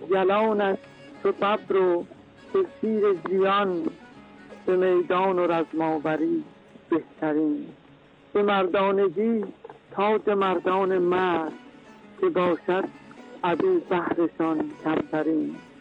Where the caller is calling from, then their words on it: Qazvin, Iran; از قزوین تماس گرفتم و این شعر رو دل بداهه برای شهر خودم سرودم. … از قزوین.